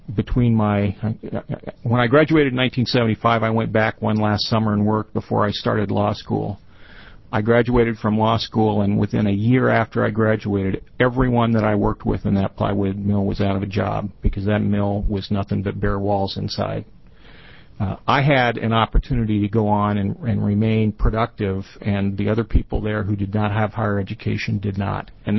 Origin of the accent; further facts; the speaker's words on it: Springfield, Oregon, United States; I know as I grew up in Springfield, it was my parents' view that their children needed to get an education